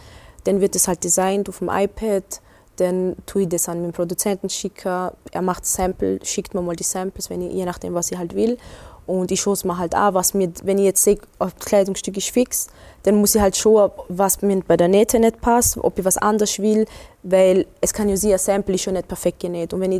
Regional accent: Morocco; Weil ich habe damals, wo ich jetzt im Urlaub war, habe ich Fotoshooting gehabt in meiner Heimatstadt in Marokko.

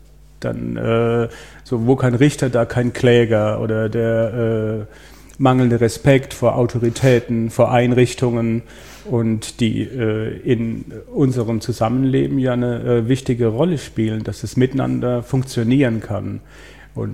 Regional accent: Baden-Württemberg, Germany; ich komme aus dem Breisgau

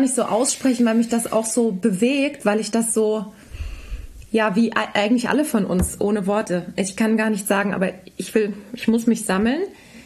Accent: Germany; es ist für mich als Deutsche so unbegreiflich

